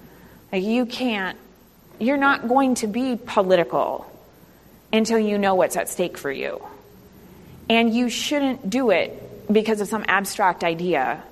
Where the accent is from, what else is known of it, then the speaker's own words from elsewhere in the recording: Iowa, United States; my reaction to growing up in Iowa was to get the hell out as fast as I possibly could.